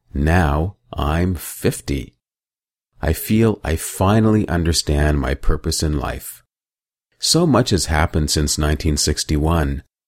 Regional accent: London, Ontario, Canada; I grew up in London, Ontario, where my parents gave me an excellent foundation.

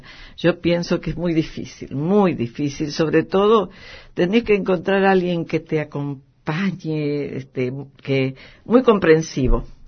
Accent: Basque Country, Spain; En eso sí soy tan vasca

